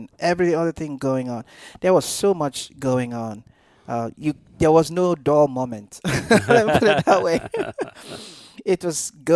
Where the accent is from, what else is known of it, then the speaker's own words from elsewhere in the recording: Nigeria; I'm originally from Nigeria. So in Nigeria, where I come from